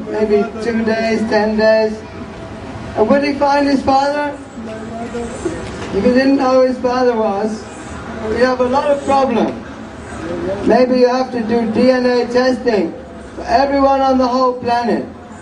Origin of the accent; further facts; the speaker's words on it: Birmingham, West Midlands, United Kingdom; born there; Actually, I was born in Birmingham.